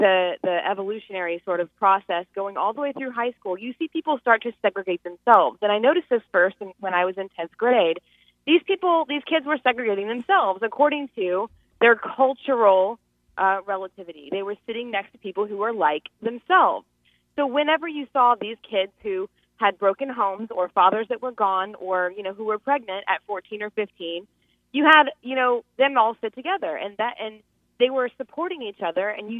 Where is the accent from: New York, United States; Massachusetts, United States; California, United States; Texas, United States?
Texas, United States; Garland; So I grew up in Garland, Texas, and I did not come from a very wonderful background.